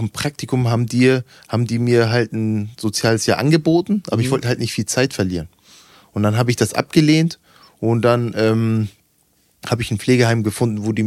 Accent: Hamburg, Germany; ich bin hier am Fischmarkt aufgewachsen.

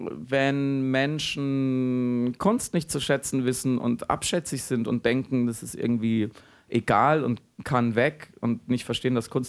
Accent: Freiburg, Baden-Württemberg, Germany; Im Schwarzwald tatsächlich. Ich bin bei Freiburg geboren und aufgewachsen

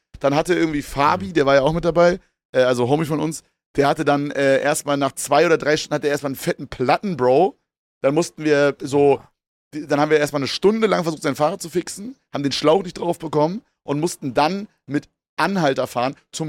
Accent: Königs Wusterhausen, Brandenburg, Germany; Also wir sind so ein bisschen da, so Königs-Wusterhausen, wo ich herkomme, sind wir so gestartet.

